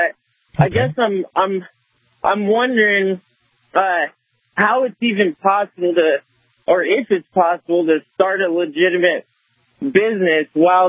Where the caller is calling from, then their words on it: Colorado, United States; I'm in Colorado.